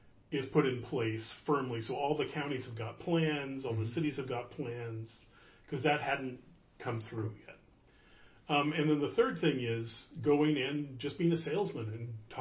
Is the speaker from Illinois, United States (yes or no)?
no; Oregon, United States; And then I grew up in Southern Oregon.